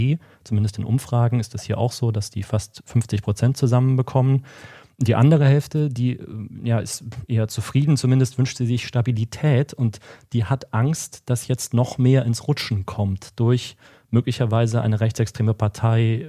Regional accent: Saxony, Germany; Und was Schlimmeres kann man sich als Sachse überhaupt nicht vorstellen.

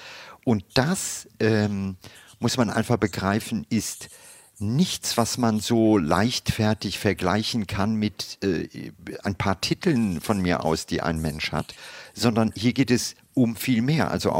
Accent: Luxembourg; ich bin Luxemburger von der Nationalität her.

